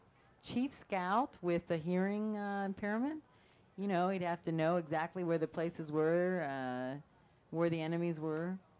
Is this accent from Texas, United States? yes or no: yes; Texas, United States; I remember when I was a little kid growing up in Texas and at the residential school